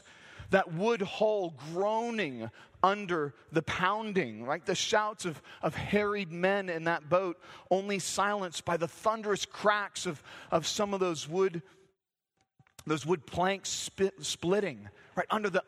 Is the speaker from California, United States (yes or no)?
yes; Santa Cruz, California, United States; You know, growing up in Santa Cruz being a bit of a hippie place … were huge.